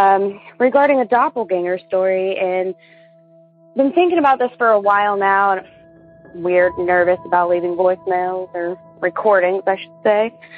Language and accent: English; Ohio, United States; I'm from Ohio